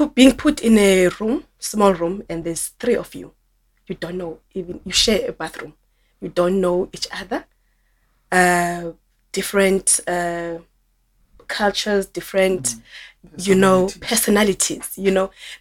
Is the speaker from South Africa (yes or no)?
yes; South Africa; English is a second language; I come from South Africa. If you know South Africa is a well-developed country where we used to have our jobs, where we used to have houses and all that.